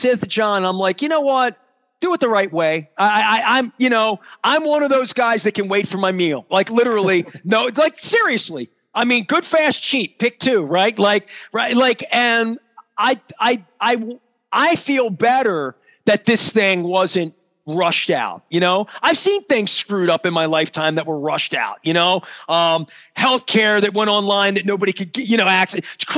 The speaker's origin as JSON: {"language": "English", "town": "Dundalk", "region": "Maryland", "country": "United States", "said": "I'm from Dundalk, you know?"}